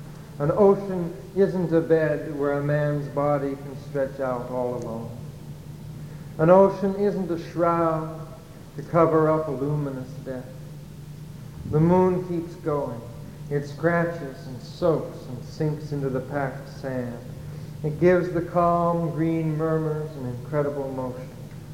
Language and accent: English; Boston, Massachusetts, United States; And I'm from Boston, and we were going to have a little celebration in honor of Alexander